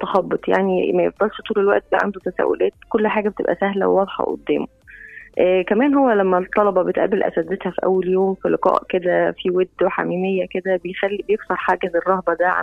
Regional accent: Minya Governorate, Egypt; انا كنت مغتربه وبدرس عين شمس وانا من المنيا، فكنت في سكن جامعي

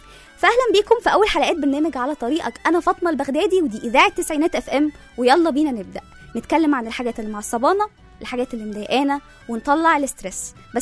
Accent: Alexandria, Alexandria Governorate, Egypt; now in Cairo, Egypt; انا اصلا من اسكندرية، فبالنسبة لنا حتى لو الدنيا زحمة جدا أطول مشوار ما بين أي مكان والتاني كبير ويتحول من 10 دقايق لساعة إلا ربع. إنما هنا في القاهرة المشاوير بتبدأ من ساعة.

